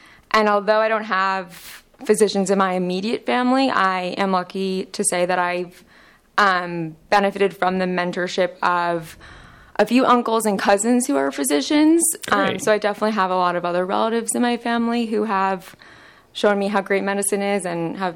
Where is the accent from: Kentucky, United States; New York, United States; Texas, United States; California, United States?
New York, United States; Long Island; I am from Long Island, New York